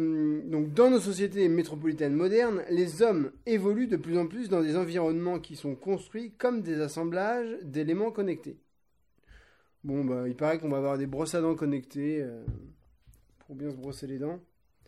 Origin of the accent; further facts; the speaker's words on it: France; accent: French; je sais que mon accent est un peu naze, un peu français, mais bon, je suis français